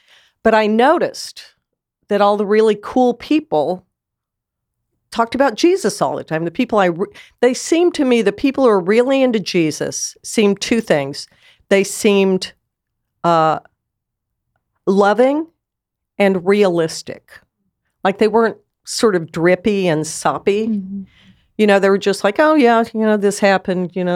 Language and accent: English; United States; you know, I'm proud to be an American. I vote and I participate in the political process.